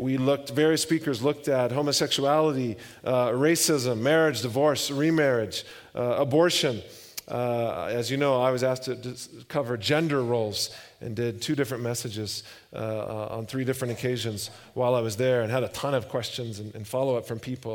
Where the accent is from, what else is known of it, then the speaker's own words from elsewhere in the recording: Texas, United States; now in Zambia; It's amazing to go back to Zambia and hear songs I grew up with in Texas, you know.